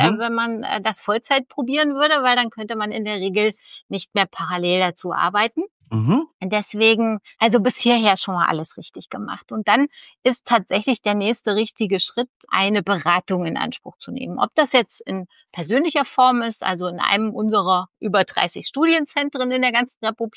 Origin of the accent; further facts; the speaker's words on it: Kassel, Hesse, Germany; Ich komme aus Kassel